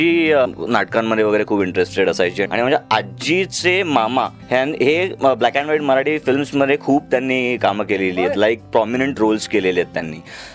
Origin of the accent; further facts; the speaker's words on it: Mumbai, Maharashtra, India; also born or lived in Ahmedabad; जन्म झाला अहमदाबादला, कारण माझ्या आईच्या वडिलांची आजोबांची ट्रान्सफर त्यावेळेस अहमदाबाद, त्यामुळे कोइन्सिडेंटली माझा जन्म फक्त अहमदाबादला झाला, पण मी 3 दिवसातच मुंबईला परत आलो।